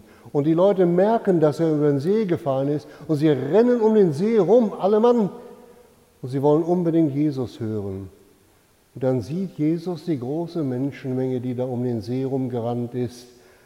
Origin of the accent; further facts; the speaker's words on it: North Rhine-Westphalia, Germany; Ich habe das bei uns in Norddeutschland, im Westen erlebt, am Niederrhein.